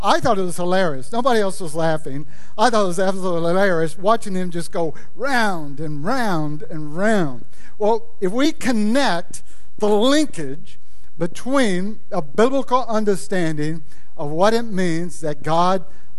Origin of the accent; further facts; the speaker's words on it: Louisiana, United States; When I was growing up in Louisiana, revival happened in April.